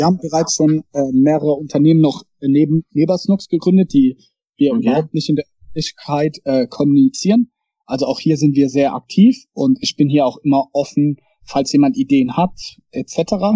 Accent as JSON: {"language": "German", "town": "Ladenburg", "region": "Baden-Württemberg", "country": "Germany", "tie": "born or raised there", "said": "letztens war bei uns im Dorf ein Dorffest, wo ich herkomme, in Ladenburg."}